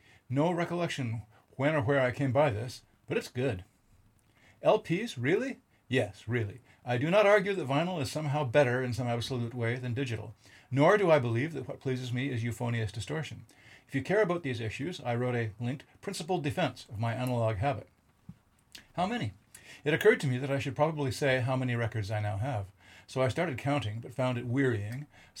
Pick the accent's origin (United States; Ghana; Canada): Canada; And as a Canadian and Bach lover, I'm less a Glenn Gould fan